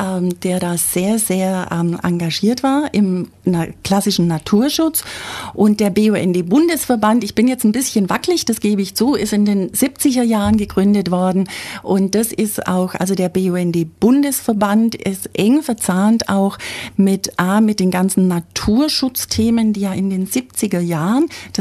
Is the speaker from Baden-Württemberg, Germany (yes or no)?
yes; Ulm, Baden-Württemberg, Germany; moved away as an adult; ich bin 1967 geboren in Ulm, bin also ein Ulmer Spätzle, bin in Ulm zur Schule gegangen, habe in Ulm Abitur gemacht, bin nach dem Abitur dann nach Bayreuth gegangen, um Biologie zu studieren.